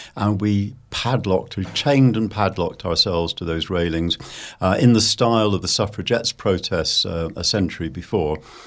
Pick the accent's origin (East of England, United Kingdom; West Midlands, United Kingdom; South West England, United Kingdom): South West England, United Kingdom; Bristol; But I grew up here in Bristol.